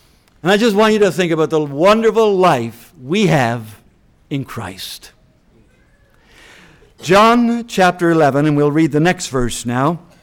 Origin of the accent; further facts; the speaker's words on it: Canada; I'm from Canada.